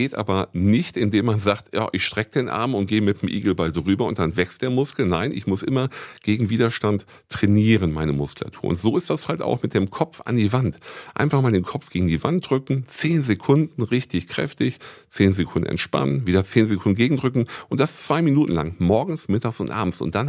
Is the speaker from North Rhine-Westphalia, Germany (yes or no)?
yes; Dortmund, North Rhine-Westphalia, Germany; den Dortmund-Slang als auch das Hochgestochene habe ich drauf halt, ja. Und ja, Kind des Ruhrgebiets ist letztendlich wirklich so, in Dortmund geboren und in Bochum studiert